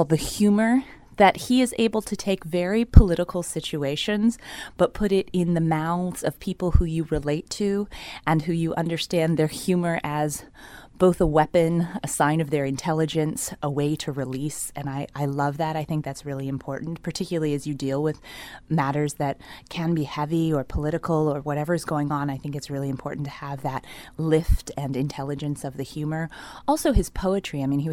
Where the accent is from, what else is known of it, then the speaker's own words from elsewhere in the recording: St. Croix, U.S. Virgin Islands; born there; I was born in St. Croix in the Virgin Islands, and there we had a lot of forms of storytelling.